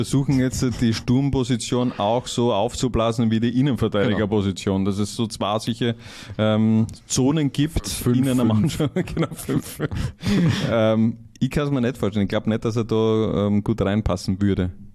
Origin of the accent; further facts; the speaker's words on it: Miesenbach, Austria; Ja, generell, da wo ich herkomme, gibt es nur Pensionisten.